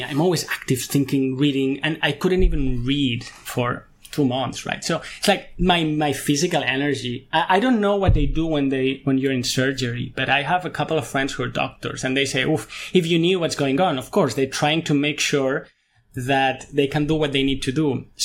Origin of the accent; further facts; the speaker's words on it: Spain; I'm from Spain, so it's a Catholic country.